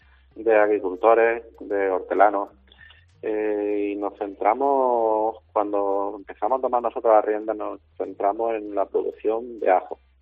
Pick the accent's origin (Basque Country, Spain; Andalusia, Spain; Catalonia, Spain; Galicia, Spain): Andalusia, Spain; Mengíbar; Sí, correcto, nosotros somos de Mengíbar.